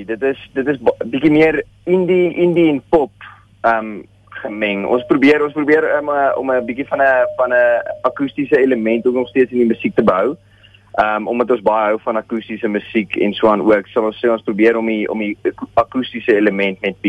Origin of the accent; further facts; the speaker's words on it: Potchefstroom, North West, South Africa; Ek is in Potch, ja. Ons is al die heel week hier, want ons is hier van Potch af.